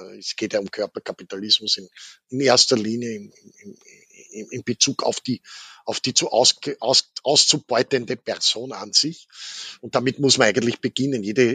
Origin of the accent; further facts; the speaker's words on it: Austria; wie wir das jetzt als Österreicher aussprechen würden